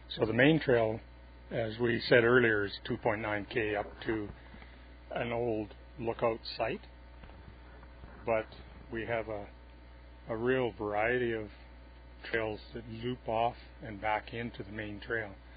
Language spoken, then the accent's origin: English; Greenwood, British Columbia, Canada; moved away as an adult; also born or lived in Grand Forks; now in Houston, Canada; I was born in Grand Forks, B.C., and lived in Greenwood, which is the smallest city in Canada, kind of south-central B.C., between the Okanagan and the Kootenays.